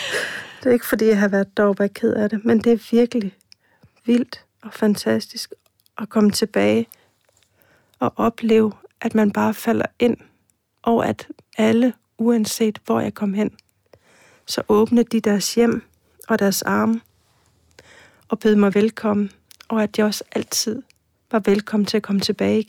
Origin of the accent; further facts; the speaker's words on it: Sisimiut, Qeqqata, Greenland; Jeg vil tage hjem, at jeg er en stolt grønlænder. En stolt sisimiutter.